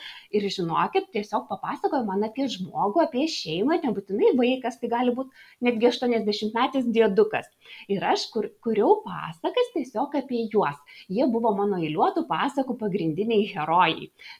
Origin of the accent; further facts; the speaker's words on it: Panevėžys, Panevėžys County, Lithuania; also born or lived in Vilnius; Panevėžys yra mano gimtasis miestas. Aš čia gimiau, augau, keliavau į darželį, į mokyklą. Taigi visos mano dienos yra praleistos Panevėžyje. Tik mokslus krimtau Vilniuje 3 metus. Bet šiaip visą laiką gyvenu Panevėžyje, todėl jis man pakankamai svarbus.